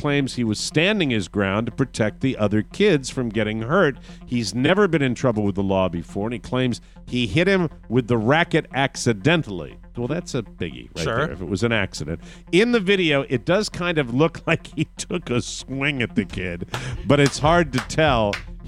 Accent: Florida, United States; A 30-year-old tennis instructor in Miami, my home state, was arrested last year

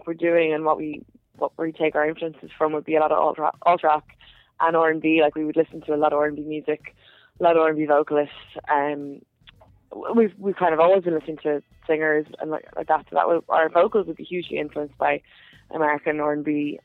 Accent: Bray, County Wicklow, Ireland; we're all from Bray, like it's a pretty small town, and we all lived very near each other

